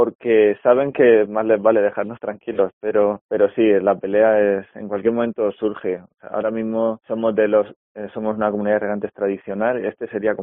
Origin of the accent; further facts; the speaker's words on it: Region of Murcia, Spain; yo soy de Le Tour, mi familia es de aquí, pero siempre hemos vivido en Murcia, yo trabajaba allí de funcionario y hace 8 años pedí una excedencia y me vine aquí a vivir.